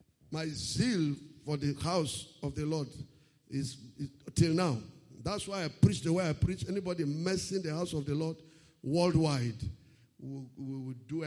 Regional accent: Akwanga, Nasarawa, Nigeria; now in Lagos, Nigeria; I said, I'm from Nasarawa State, Akwanga.

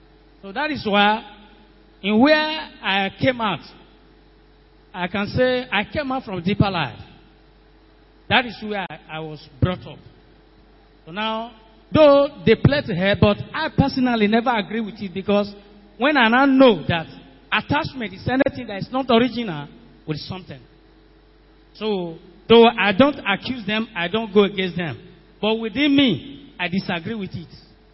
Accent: Edo, Nigeria; I'm from Edo State.

